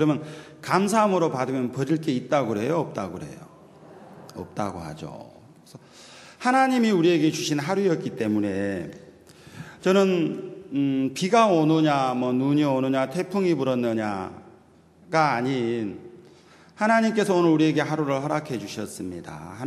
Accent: Gokseong, South Jeolla, South Korea; also born or lived in Gyeongsang; 제가 고향은 전라남도 곡성이에요. 그러니까 고흥에서 그리 멀지 않는 곳인데 경상도에서 20년 살다가 이제 전라도로 가는 거예요.

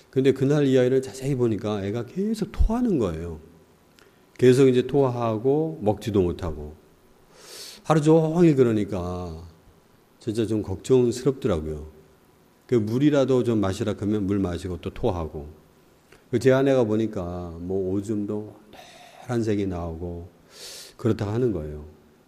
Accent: South Korea; 사실 저도 이제 한국 사람이니까 법을 좀잘안 지키는 그런 편에 속합니다.

